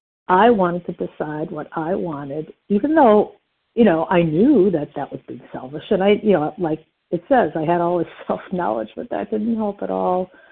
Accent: Wisconsin, United States; I'm from Wisconsin, Central Time

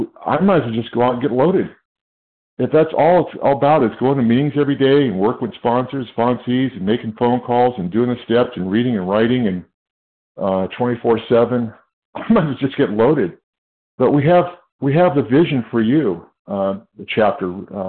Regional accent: California, United States; I'm from California.

